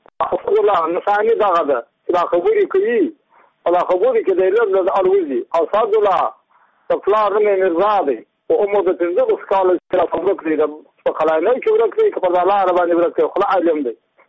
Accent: Badghis, Afghanistan; زه بخښل د بادغیس ولایت یم د مخور د ولسوالۍ یم.

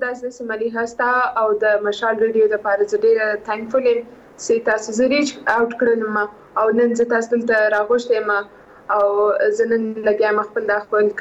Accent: Quetta, Balochistan, Pakistan; moved away as an adult; also born or lived in Karachi; زه سیم په کوټي کې پیدا شوی

